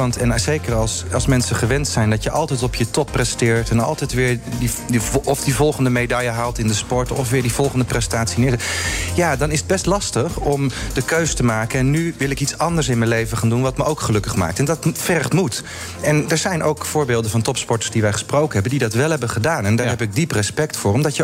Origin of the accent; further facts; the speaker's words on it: Hardinxveld-Giessendam, South Holland, Netherlands; Ja, dat is me thuis. Ik ben iemand die heel erg aardt waar ik vandaan kom.